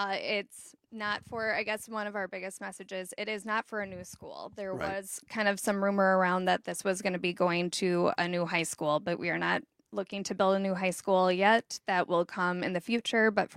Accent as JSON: {"language": "English", "town": "Green Bay", "region": "Wisconsin", "country": "United States", "tie": "born or raised there", "said": "Yes, and especially growing up, I grew up in Green Bay."}